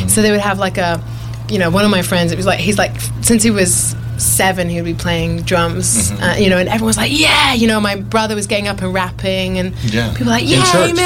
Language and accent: English; London, United Kingdom; also born or lived in New Zealand; I grew up in London.